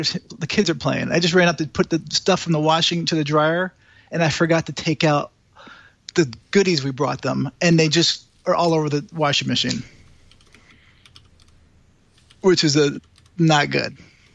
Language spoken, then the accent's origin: English; Connecticut, United States; I'm in my home state of Connecticut, where I grew up.